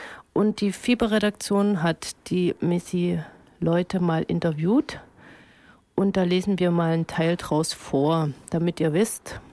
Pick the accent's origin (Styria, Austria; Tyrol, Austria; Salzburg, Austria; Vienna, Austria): Styria, Austria; Kindberg; Alle Ingenieure bei uns in Kindberg, bei der Voestalpine, in Kapfenberg, beim Böhler, im Fernsehen, in der Zeitung, eigentlich überall sind Männer.